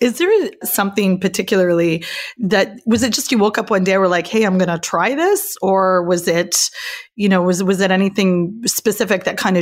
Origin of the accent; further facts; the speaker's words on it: Canada; I'm Canadian. I follow a little bit of speed skating. Like it's like a national pastime to follow ice sports here.